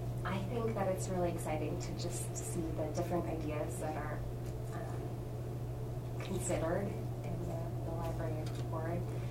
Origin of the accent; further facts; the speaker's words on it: Gig Harbor, Washington, United States; I grew up in Gig Harbor, Washington, and it was like the most exciting thing.